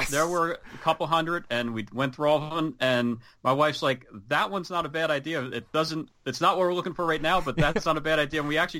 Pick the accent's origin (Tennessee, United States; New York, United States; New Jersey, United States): New Jersey, United States; Growing up, you know, I grew up in New Jersey here